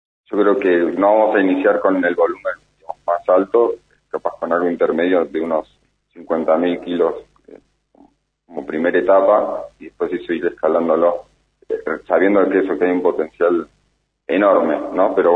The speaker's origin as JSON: {"language": "Spanish", "town": "Bariloche", "region": "Río Negro", "country": "Argentina", "said": "Nosotros, yo soy de Bariloche"}